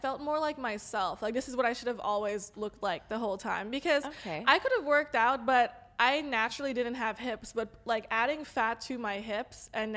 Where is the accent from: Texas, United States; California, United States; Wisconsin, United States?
California, United States; Los Angeles; accent: Valley girl; I'm LA native, dude.